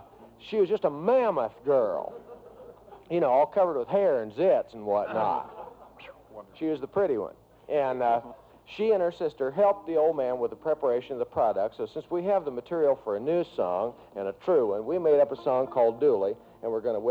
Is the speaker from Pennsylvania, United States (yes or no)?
no; Salem, Missouri, United States; We're all from Salem, Missouri, which is a little town back in the Ozarks.